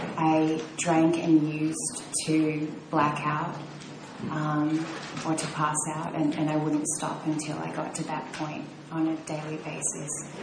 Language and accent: English; Australia; I grew up in Australia. Both my parents were artists.